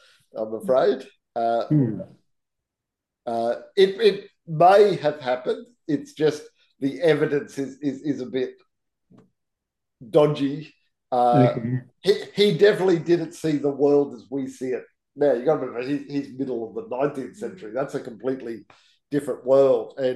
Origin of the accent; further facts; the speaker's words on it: Queensland, Australia; But I grew up in Queensland. In my high school years was in the 70s.